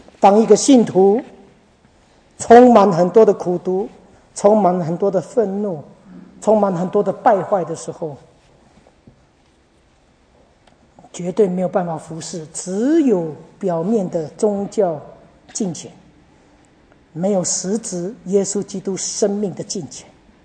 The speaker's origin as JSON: {"language": "Chinese", "country": "China", "said": "我刚才讲我们中国人的文化很难的，中国人的文化是不容易的"}